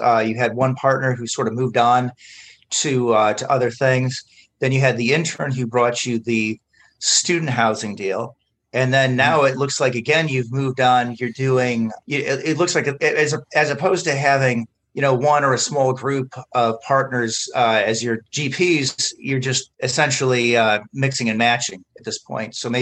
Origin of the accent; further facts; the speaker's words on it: Michigan, United States; I am from Southeast Michigan. I remain here.